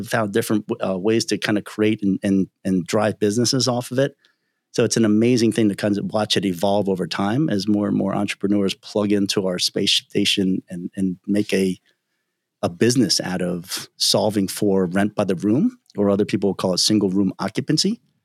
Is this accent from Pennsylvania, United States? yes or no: yes; Philadelphia, Pennsylvania, United States; You know, I grew up in Philadelphia.